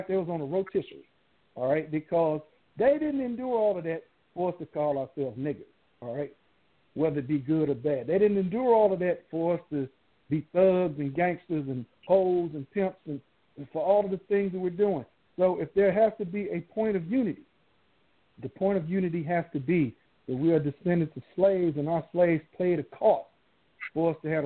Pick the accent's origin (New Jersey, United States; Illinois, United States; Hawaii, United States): Illinois, United States; Chicago; Listen, I grew up in Chicago